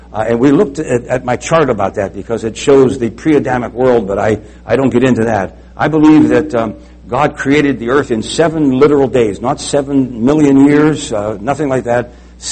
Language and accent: English; United States; born there; I'm glad I was born here in America. My parents and my family, on both sides of my family, all came from Italy. I was born here in the States.